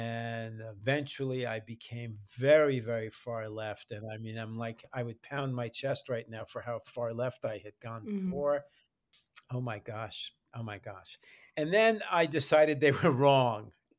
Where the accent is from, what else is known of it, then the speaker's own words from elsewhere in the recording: Newark, New Jersey, United States; born there; I am a Jewish guy. I was born in Newark, New Jersey, way back, maybe the last white guy at a Newark. It was a tough neighborhood.